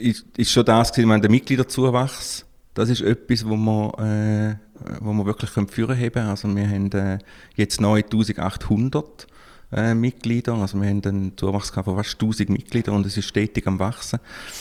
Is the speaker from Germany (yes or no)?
no; Appenzell, Switzerland; Ich bin aufgewachsen im Kanton Appenzell.